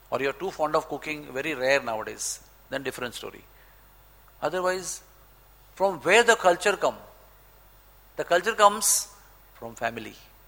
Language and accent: English; India; We are very fortunate because we are from Indian culture, Bharat Varsha culture, which is strong and deep-rooted and long-standing.